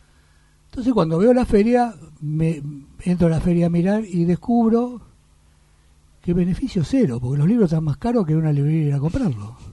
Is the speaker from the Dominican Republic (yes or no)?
no; San Martín, Buenos Aires Province, Argentina; Un invitado que es de San Martín, mi tierra.